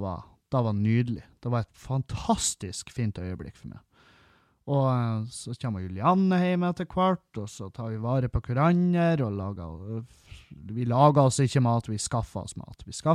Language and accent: Norwegian; Halsa, Møre og Romsdal, Norway; Engavågen, det er jo en halvtime unna Halsa, der jeg kommer ifra.